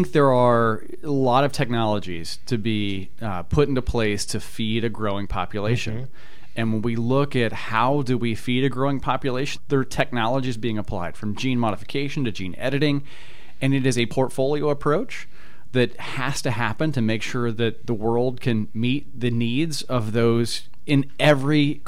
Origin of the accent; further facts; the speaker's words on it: Indiana, United States; So I grew up here in Indiana, spent 5 years on active duty in the Army.